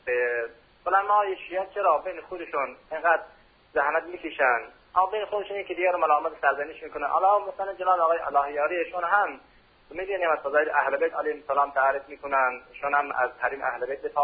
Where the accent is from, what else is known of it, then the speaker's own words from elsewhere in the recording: Afghanistan; من اهل افغانستانم